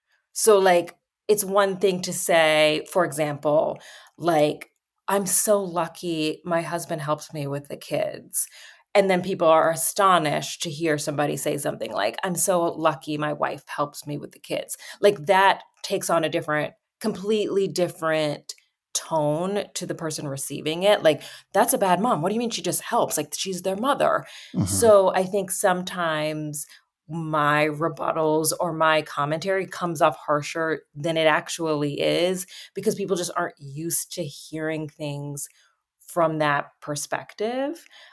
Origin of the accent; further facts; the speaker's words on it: United States; I'm just American.